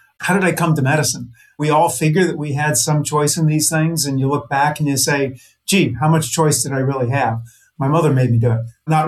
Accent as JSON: {"language": "English", "town": "Cleveland", "region": "Ohio", "country": "United States", "tie": "born or raised there", "said": "And I was growing up in Cleveland"}